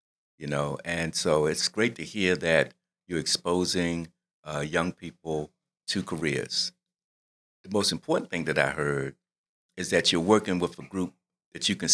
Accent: Baltimore, Maryland, United States; I'm from West Baltimore myself.

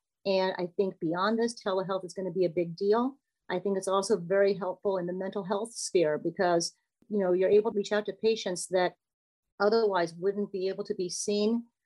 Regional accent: Midwest, United States; Well, I'm originally from the Midwest, and I did all of my training at the University of Illinois.

